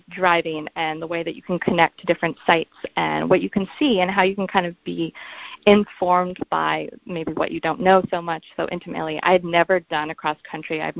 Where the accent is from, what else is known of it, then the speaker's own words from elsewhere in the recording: Santa Cruz, California, United States; Right on his first birthday, we landed in Santa Cruz, my hometown.